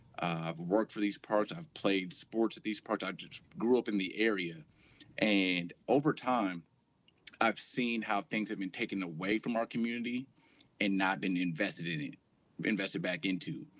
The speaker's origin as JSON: {"language": "English", "town": "Minneapolis", "region": "Minnesota", "country": "United States", "tie": "born or raised there", "said": "I'm born and raised in North Minneapolis, third generation resident of North Minneapolis, meaning my parents, my mother grew up over north in Ward 5, and my grandparents came here in the 1960s."}